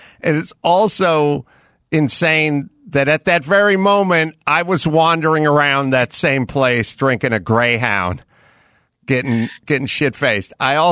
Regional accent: North Hollywood, California, United States; Also, I'm from North Hollywood. I'm from the San Fernando Valley.

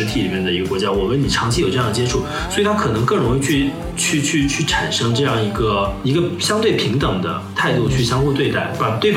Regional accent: China; 就是我们作为一个中国人要怎么去看世界的问题

